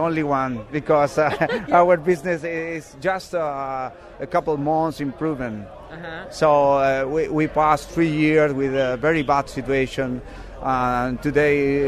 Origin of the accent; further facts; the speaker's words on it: Chile; English is a second language; I came from Chile. I work with pig producers in my country.